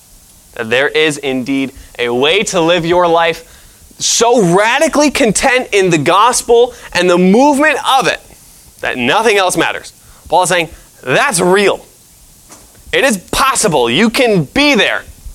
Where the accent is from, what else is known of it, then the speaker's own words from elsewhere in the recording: Rochester, New York, United States; it's only because we're from Rochester, right?